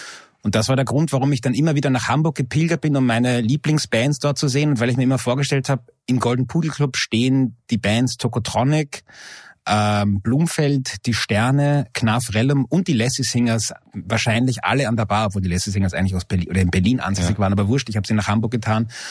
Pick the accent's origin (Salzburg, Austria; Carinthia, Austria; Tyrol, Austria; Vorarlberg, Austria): Carinthia, Austria; Friesach; dann bin ich in Friesach geboren. Dann meine Mutter kommt ursprünglich aus Deutschland, aus Berlin.